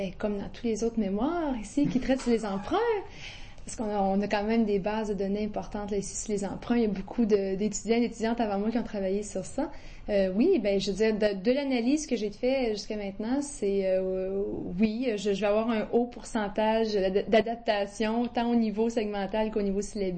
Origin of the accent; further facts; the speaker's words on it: Quebec City, Quebec, Canada; Je suis né ici à Québec.